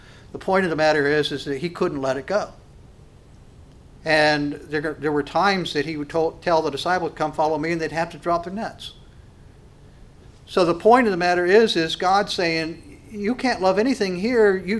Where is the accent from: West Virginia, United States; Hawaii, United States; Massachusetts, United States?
West Virginia, United States; Monongah; I'm from West Virginia, so it would be back to Monongah, West Virginia.